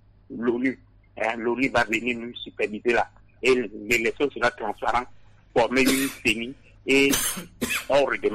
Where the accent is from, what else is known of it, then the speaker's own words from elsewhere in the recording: Togo; Et vous savez si nous sommes fiers qu'on est togolais.